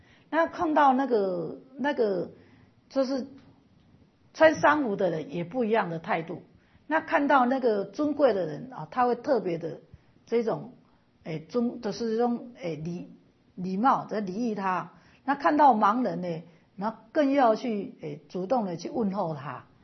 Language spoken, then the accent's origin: Chinese; Taiwan; 在我们台湾算是最幸福的，台湾它受的灾难是非常之小，我们台湾人修福的人很多